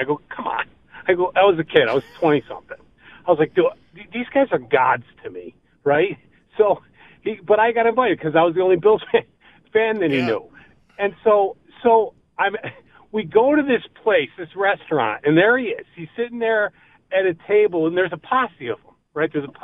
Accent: Rochester, New York, United States; also born or lived in Buffalo; I moved from Buffalo to Rochester in 1976, and with it. I went to high school in Rochester

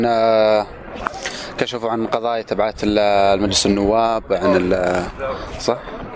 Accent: Jordan; لما أنا كمواطن أردني بطلع مسيرات

